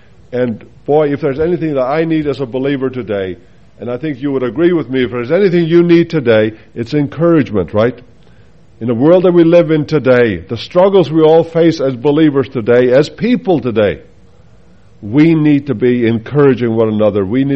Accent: Faroe Islands; English is a second language; In my mother tongue, back in the Faroe Islands where I grew up, we speak Far

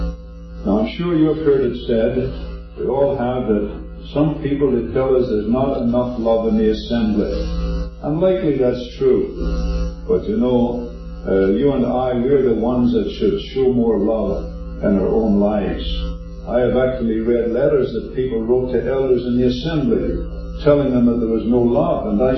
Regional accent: Ireland; moved away; Most of you know that I came from Ireland years ago, and I like to go back once in a while

